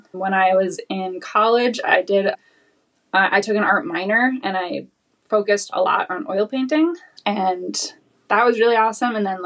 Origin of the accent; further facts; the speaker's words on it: Boston, Massachusetts, United States; Yeah, so I grew up down in Boston